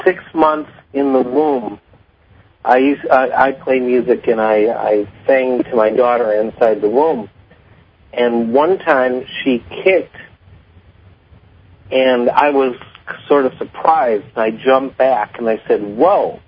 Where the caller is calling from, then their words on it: Chicago, Illinois, United States; I'm calling from Chicago.